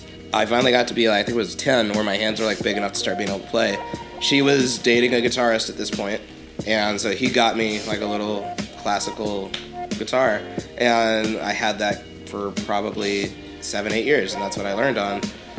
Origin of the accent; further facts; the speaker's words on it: Texas, United States; now in San Diego, United States; growing up in Texas, you kind of sheltered a little bit. I was raised in a Catholic family, so once I finally got out on my own here in San Diego